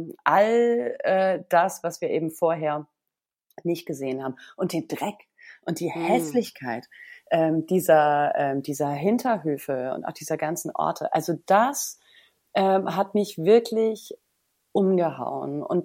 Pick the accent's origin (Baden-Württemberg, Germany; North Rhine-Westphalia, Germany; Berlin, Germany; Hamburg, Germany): Berlin, Germany; was ich als Berlinerin doch erstaunlich fand.